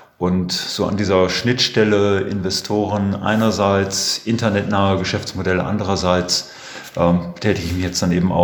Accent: Herford, North Rhine-Westphalia, Germany; Bin ein Kind der Region, geboren in Herford

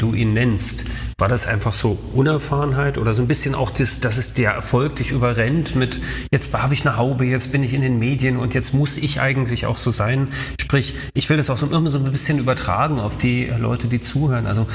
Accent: Berlin, Germany; ich komme aus Berlin

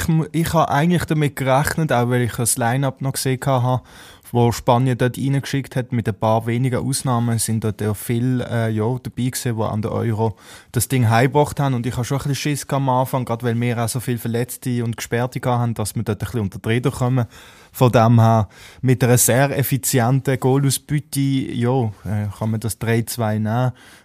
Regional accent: Switzerland

